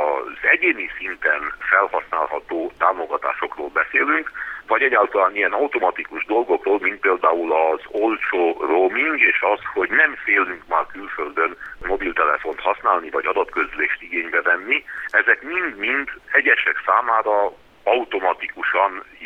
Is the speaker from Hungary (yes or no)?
no; Transylvania, Romania; mi is erdélyi magyarként is magunkénak érezzük ezt az új fölépítendő